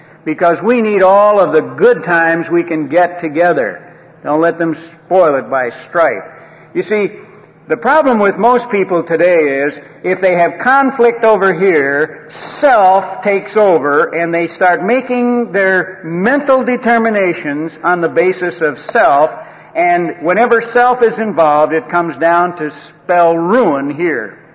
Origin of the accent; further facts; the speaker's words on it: Michigan, United States; now in California, United States; We're both from Michigan, out here in California.